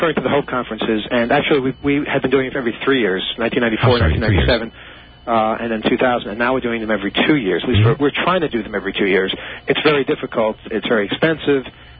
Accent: United States; And, you know, being an American, I couldn't really fathom that.

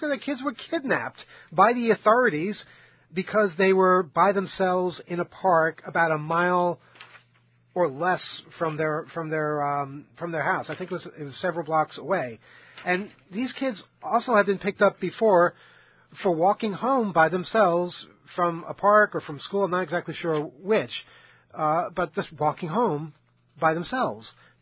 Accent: Jamaica; I grew up in Jamaica

